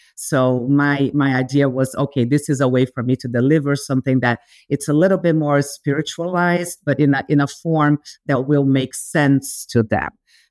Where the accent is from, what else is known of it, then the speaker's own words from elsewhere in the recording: São Paulo, Brazil; also born or lived in England / New York; I am from Brazil, but I am from São Paulo, and I spend most of my life between, you know, England and New York. So I'm a big city girl